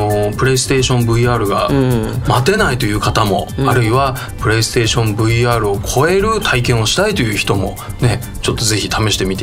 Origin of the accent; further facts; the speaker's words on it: Fukuoka, Japan; あの私福岡出身でございまして、はいはいはいはい、あの福岡はですね、うん、LCC が非常に便利に使える土地なんですよね、